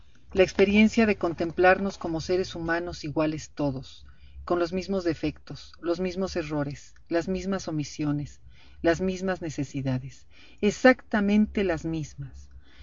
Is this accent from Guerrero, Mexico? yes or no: no; Tulancingo, Hidalgo, Mexico; Un abrazo grande para todo Tarija desde México, desde mi terruño Tulancingo